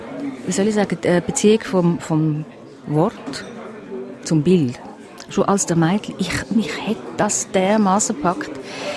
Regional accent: Zug, Switzerland; Ja, eine Kleinstadt. Also ich bin in Zug aufgewachsen.

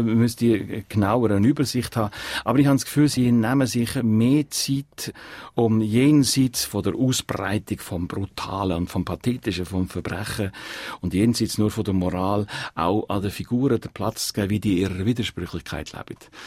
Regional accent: Erstfeld, Uri, Switzerland; aus der Urländlichkeit raus, wo ich aufgewachsen bin, in den Bergen an der Gotthardstrecke in Erstfeld

